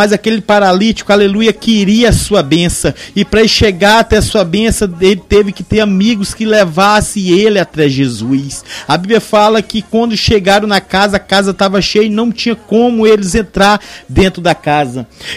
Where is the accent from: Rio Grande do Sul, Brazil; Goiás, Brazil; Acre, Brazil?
Acre, Brazil; Tarauacá; a todos lá em Tarauacá, né, minha terra